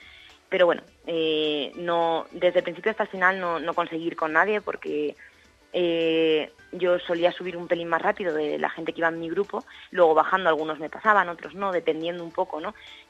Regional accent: Requena, Valencian Community, Spain; yo soy de Requena, de Siete Aguas, entonces aquí tenemos una montaña espléndida y casi siempre entreno en montaña.

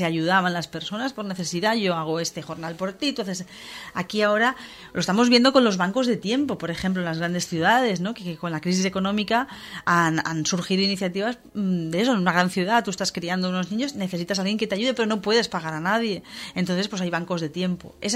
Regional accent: Sagunto, Valencian Community, Spain; Yo soy de Sagunto, soy romana, como nos dicen, porque soy del núcleo de Sagunto antiguo, no del puerto de Sagunto.

